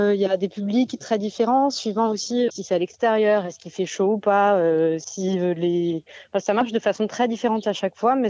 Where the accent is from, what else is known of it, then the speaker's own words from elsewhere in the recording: Besançon, Bourgogne-Franche-Comté, France; On vient de Besançon